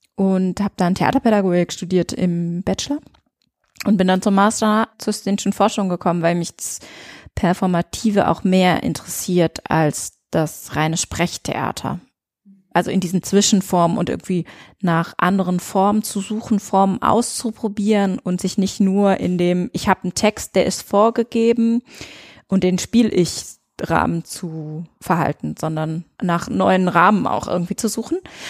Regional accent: Weinheim, Baden-Württemberg, Germany; Ich komme aus Weinheim

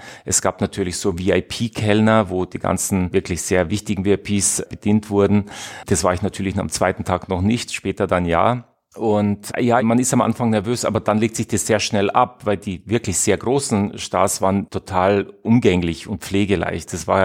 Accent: Ingolstadt, Bavaria, Germany; ich komme aus Ingolstadt

